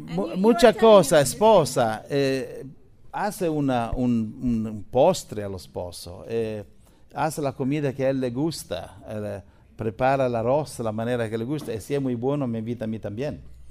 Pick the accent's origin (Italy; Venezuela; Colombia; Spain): Italy; yo soy italiano